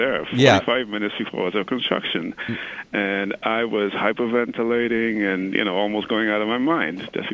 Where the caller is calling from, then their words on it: Astoria, New York, United States; calling from Astoria.